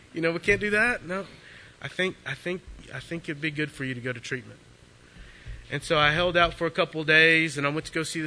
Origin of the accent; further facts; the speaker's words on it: Lockhart, Texas, United States; born there; We came out here because this is really close to home. I was born in Lockhart. My mom and dad live in Kyle.